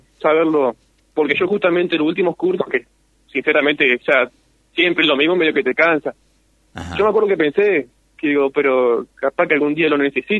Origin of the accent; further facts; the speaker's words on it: Victoria, Entre Ríos, Argentina; Sí, nacido y bien victoriense, gracias a Dios.